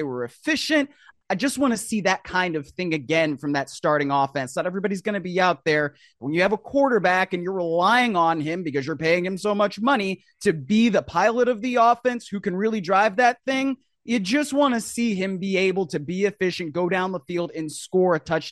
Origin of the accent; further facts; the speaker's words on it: Cleveland, Ohio, United States; All right, I'll go to my hometown, Cleveland Browns